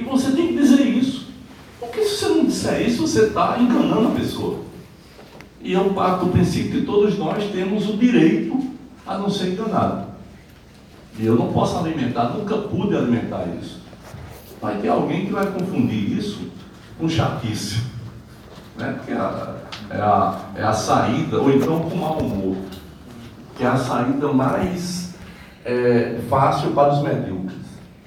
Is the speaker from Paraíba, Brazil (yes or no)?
yes; Paraíba, Brazil; Eu fico muito feliz como paraibano